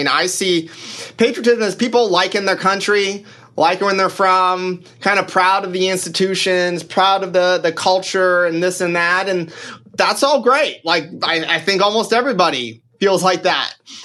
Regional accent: United States; I'm an American.

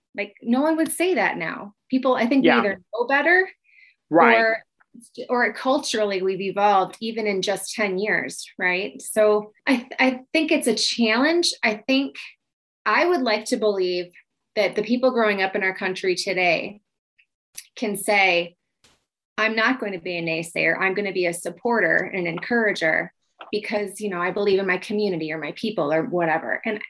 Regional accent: New York, United States; I grew up in New York State where everyone was after the Regents diploma

